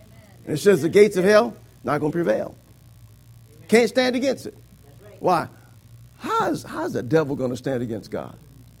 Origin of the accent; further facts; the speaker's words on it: Joliet, Illinois, United States; I'm from Joliet. Amen. I know where the prison's at.